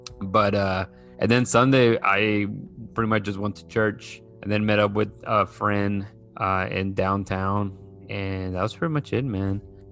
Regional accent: Mexico; We just do mention the fact that we are both from Mexico, and when the two play each other, we're always going to rep for Mexico.

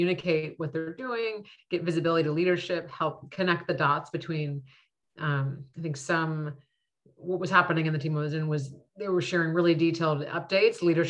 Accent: California, United States; Growing up in the Bay Area, I had a lot of exposure to tech as a thing, I would say, from a young age

